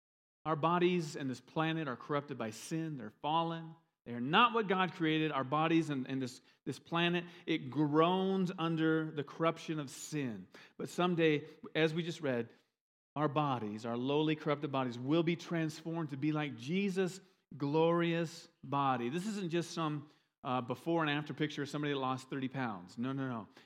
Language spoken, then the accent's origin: English; Iowa, United States; Now, I grew up in Iowa and I worked on a lot of farms, detasseling or, you know, walking beans